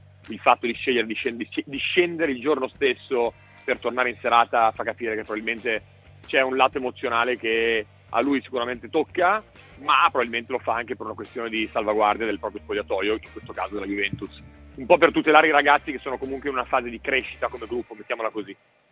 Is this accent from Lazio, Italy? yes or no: no; Turin, Piedmont, Italy; da tifosi di una squadra del nord, da torinese doc